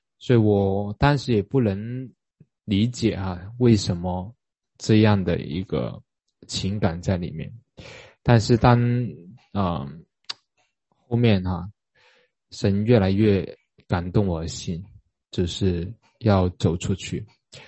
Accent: Hong Kong; 那我是在香港出生跟成长的

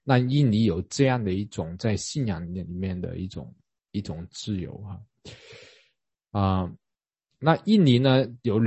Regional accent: Hong Kong; 那我是在香港出生跟成长的

